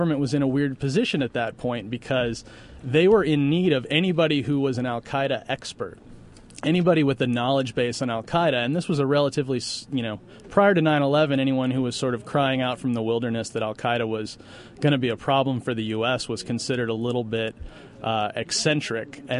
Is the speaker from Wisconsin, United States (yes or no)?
no; Chicago, Illinois, United States; I'm originally from Chicago.